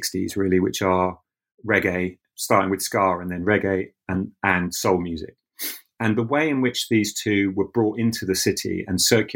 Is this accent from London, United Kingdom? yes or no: yes; London, United Kingdom; white middle-class people growing up in London also were given access to this space